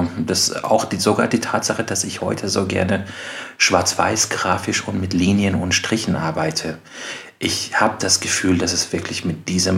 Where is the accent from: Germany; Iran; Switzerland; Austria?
Iran; German is a second language; Ich kann mich auch erinnern, als Jugendlicher im Iran, da war ja Musik zum Beispiel verboten.